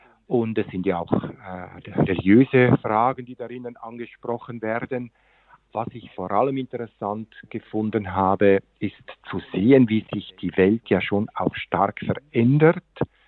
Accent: Einsiedeln, Schwyz, Switzerland; Ich bin ganz in der Nähe von Einsiedeln aufgewachsen. Das gehört zur Pfarrei und Gemeinde Einsiedeln, Willerzell am Sielsee. Und ich habe dann in Einsiedeln an der Klosterschule auch die Matura gemacht.

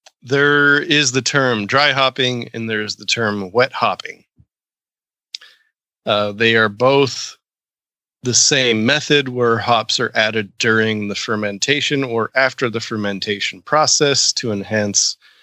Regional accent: Clovis, California, United States; That's the only time I would admit that I was from Clovis is when I want nobody to analyze where that is in California, out of town.

